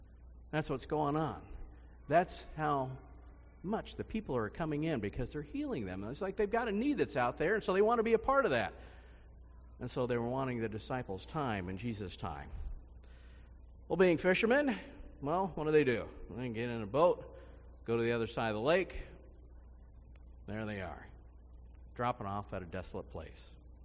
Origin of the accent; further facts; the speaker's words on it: Kansas City, Missouri, United States; for these boys here, myself included here, well, we grew up in Kansas City.